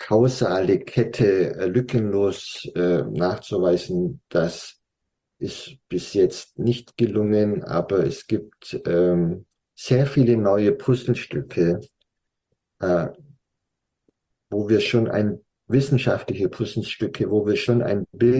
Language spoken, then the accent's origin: German; Blaubeuren, Baden-Württemberg, Germany; Es gibt in meiner Heimat eine ganz große Quelle, die heißt Blautopf.